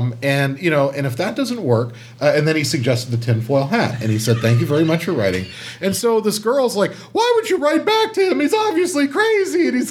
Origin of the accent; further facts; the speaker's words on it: McLean, Virginia, United States; I grew up in the McLean area near the CIA and the FBI